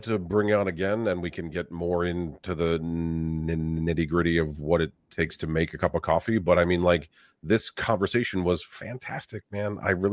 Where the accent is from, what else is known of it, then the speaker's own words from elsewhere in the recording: New York, United States; I mean, I'm from New York, and you get a larger tip if you go fast, right?